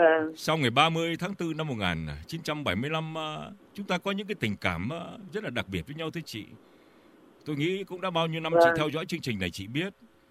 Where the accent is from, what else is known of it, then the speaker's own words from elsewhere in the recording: Biên Hòa, Đồng Nai, Vietnam; also born or lived in North Vietnam / Saigon; Tôi sinh ra tại miền Bắc, nhưng mà tôi di cư vào trong miền Nam, tôi ở Biên Hòa. Tôi đi học ở Biên Hòa, học ở Sài Gòn và đi học ở Hoa Kỳ.